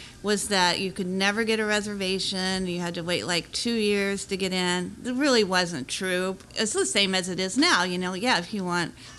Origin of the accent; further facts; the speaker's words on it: East Coast, United States; salmon disappeared when I was growing up on the East Coast, and I'd never had salmon.